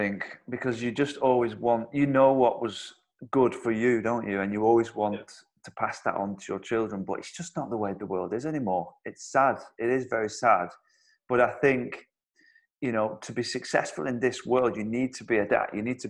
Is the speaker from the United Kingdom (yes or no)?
yes; Wigan, North West England, United Kingdom; Wigan, yeah. I grew up in Wigan. We never moved house. It was a small village called Shevington. Beautiful place.